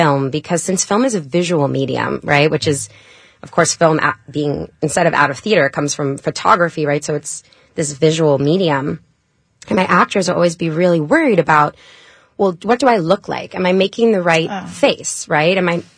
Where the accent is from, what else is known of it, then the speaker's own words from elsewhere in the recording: New York, United States; now in Hollywood, United States; I'm from Long Island, New York.